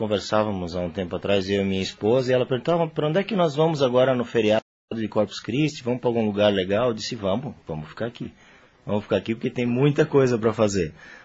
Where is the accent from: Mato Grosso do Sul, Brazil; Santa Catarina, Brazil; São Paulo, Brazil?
Santa Catarina, Brazil; Joinville; para mim que sou de Joinville